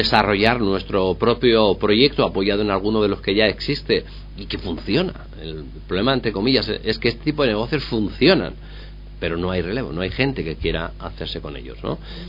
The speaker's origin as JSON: {"language": "Spanish", "town": "Guijuelo", "region": "Castile and León", "country": "Spain", "said": "tanto Guijuelo como todos los pueblos del entorno comarcal somos provincia de Salamanca, aunque algunos no lo quieran"}